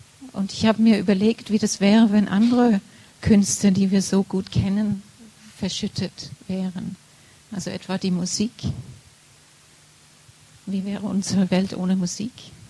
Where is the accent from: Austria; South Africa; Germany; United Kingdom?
United Kingdom; England; German is a second language; aus England und da haben wir eine lebendige Tradition in England.